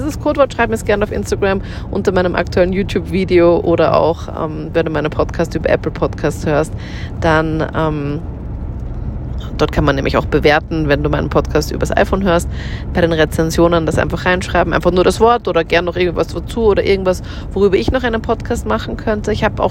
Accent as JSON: {"language": "German", "town": "Linz", "region": "Upper Austria", "country": "Austria", "tie": "born or raised there", "said": "weil das hat mich sehr an meine Heimatstadt Linz erinnert."}